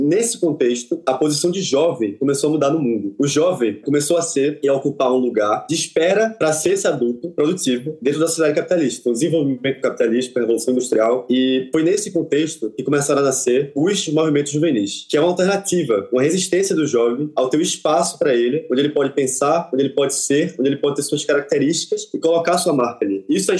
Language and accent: Portuguese; Recife, Pernambuco, Brazil; tenho 20 anos, sou pernambucano, recifense, judeu